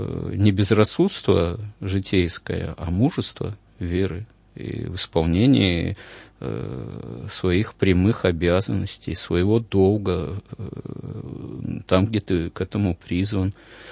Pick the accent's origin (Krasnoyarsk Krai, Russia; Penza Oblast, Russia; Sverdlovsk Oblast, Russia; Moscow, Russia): Sverdlovsk Oblast, Russia; Yekaterinburg; И вообще я родом тоже из Екатеринбурга бывшего, Свердловского. Свердловская, я еще даже Ипатьевский дом помню, поскольку мы жили там недалеко, в центре города одно время, вот, еще до его сноса.